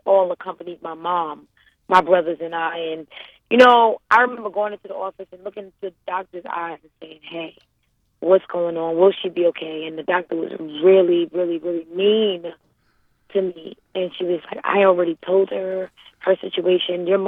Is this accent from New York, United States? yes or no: yes; Brooklyn, New York, United States; also born or lived in Harlem; I was born in Brooklyn, New York, raised between both Brooklyn and Harlem.